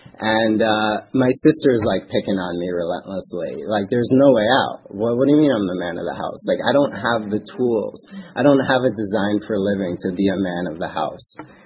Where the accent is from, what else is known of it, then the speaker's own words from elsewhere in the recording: Cold Spring Harbor, New York, United States; I grew up on Long Island in Cold Spring Harbor. And it's a town where everything looks perfect.